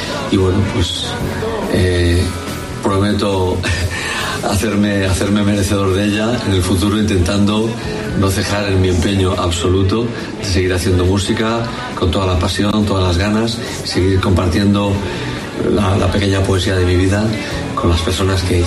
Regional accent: Barcelona, Catalonia, Spain; born there; also born or lived in Albacete; Yo soy oriundo de Barcelona, nací en Barcelona, pero toda mi familia es de Albacete y esa marca la llevo, esa marca cultural, digamos, en el mejor sentido, la llevo.

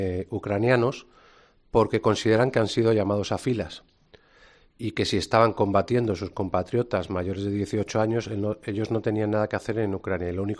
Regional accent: Spain; como ciudadano español

